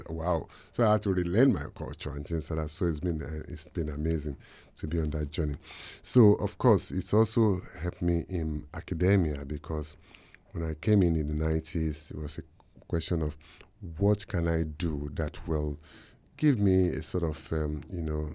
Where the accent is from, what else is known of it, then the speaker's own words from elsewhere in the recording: Nigeria; moved away; I'm originally from Nigeria, although I say to people, I've not lived in Nigeria for almost 40 years